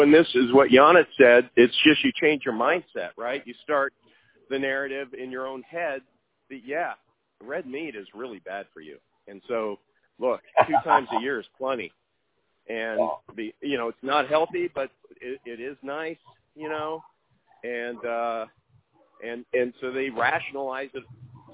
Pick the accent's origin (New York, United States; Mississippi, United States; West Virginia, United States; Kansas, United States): Kansas, United States; Goodland; also born or lived in Ames, Iowa; I was born in Goodland, Kansas, which is, you know, 4,000 people, right? I didn't move from there until I was 12 years old.